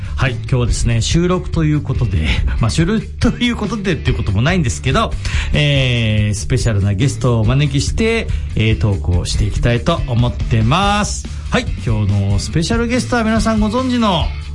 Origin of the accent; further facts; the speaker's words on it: Toyohashi, Aichi, Japan; also born or lived in Toyone; 豊根ですね、はい、育ちは、小5まで豊根、小6から豊橋、その後大学は山梨行ってます。